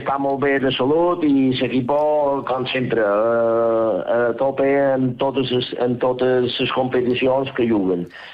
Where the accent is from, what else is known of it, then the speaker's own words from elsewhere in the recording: Balearic Islands, Spain; tots som de Mallorca, llevat d'Aitor Pons, que fa estona que està aquí, que és de Menorca, tots els altres som mallorquins.